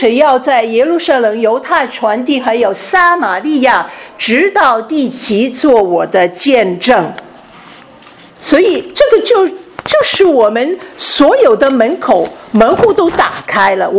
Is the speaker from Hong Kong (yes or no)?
yes; Hong Kong; 我这样的人，我是从香港来的